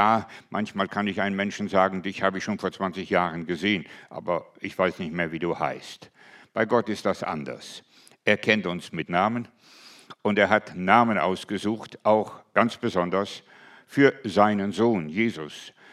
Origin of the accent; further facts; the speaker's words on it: Germany; also ich war ja aus Deutschland, Allemand … ist übersetzt deutscher Schäferhund.